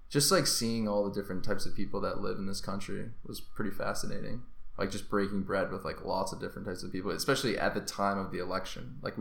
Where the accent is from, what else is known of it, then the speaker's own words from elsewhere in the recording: Marshfield, Massachusetts, United States; Yeah, my hometown is called Marshfield. It's south of Boston, right on the water.